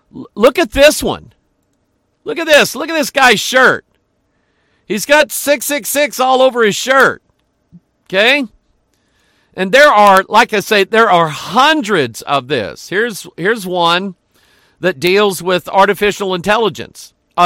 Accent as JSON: {"language": "English", "town": "Pine Bluff", "region": "Arkansas", "country": "United States", "tie": "born there", "lives_now": "St. Louis, United States", "said": "I was not born in St. Louis. I was born in Pine Bluff, Arkansas, down by the Mississippi River."}